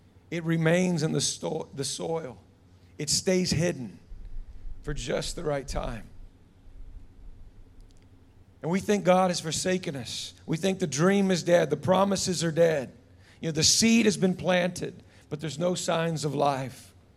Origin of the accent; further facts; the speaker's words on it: United States; I know you guys don't do this, but I'm from America. And in America, we still do stupid things from time to time.